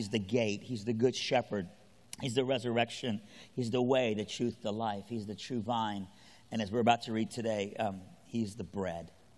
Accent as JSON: {"language": "English", "town": "Lynchburg", "region": "Virginia", "country": "United States", "said": "but I'm a Southerner. And honestly, what we call what we're about to read is in the South is fighting words, y'all."}